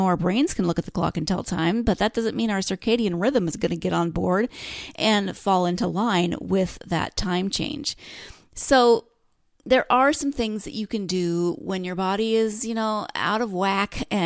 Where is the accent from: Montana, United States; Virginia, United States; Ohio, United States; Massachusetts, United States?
Montana, United States; And as I mentioned, I grew up in Montana, and the days are really long in the summer.